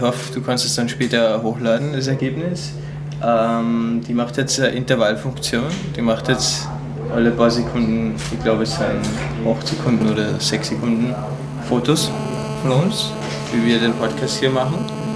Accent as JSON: {"language": "German", "region": "Salzburg", "country": "Austria", "lives_now": "Vienna, Austria", "said": "Vielleicht hört man es am Dialekt. Ich bin aus Salzburg"}